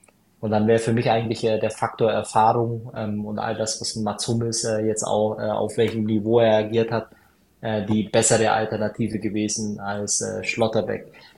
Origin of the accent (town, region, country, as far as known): Bavaria, Germany; born there; now in Düsseldorf, Germany